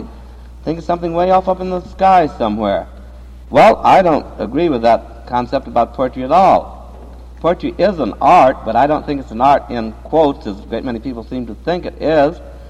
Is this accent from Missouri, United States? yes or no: yes; Joplin, Missouri, United States; born there; I was born in Joplin, Missouri, but I belonged to a family that was always moving.